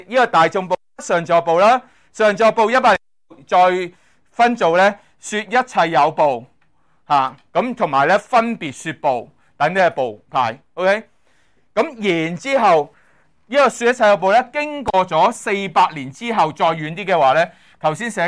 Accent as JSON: {"language": "Cantonese", "country": "Hong Kong", "said": "我哋香港人好叻嘅嘛"}